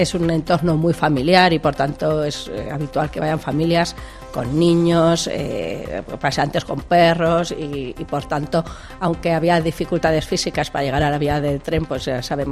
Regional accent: Teruel, Aragon, Spain; yo que soy de Teruel de toda la vida y he vivido por esa zona

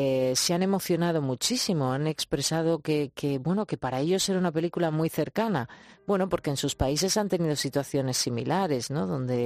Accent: Spain; nosotros como españoles

